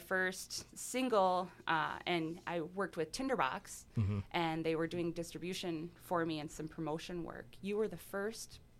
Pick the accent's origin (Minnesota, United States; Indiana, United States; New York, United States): Minnesota, United States; Forest Lake; moved away; Yes. Yep. I grew up in Forest Lake.